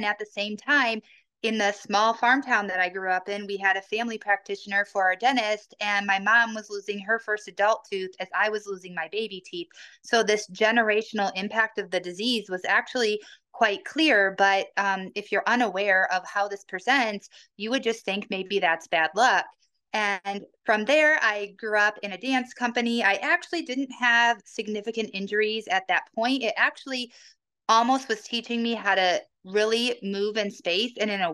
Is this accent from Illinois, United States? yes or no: no; Michigan, United States; I actually had significant running injuries in college where I grew up in Michigan and I actually traveled to Canada to a very specific physical therapist to help me.